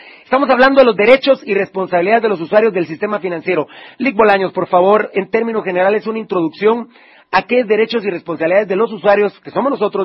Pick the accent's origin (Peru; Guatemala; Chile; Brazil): Guatemala; los clientes, que somos nosotros los guatemaltecos.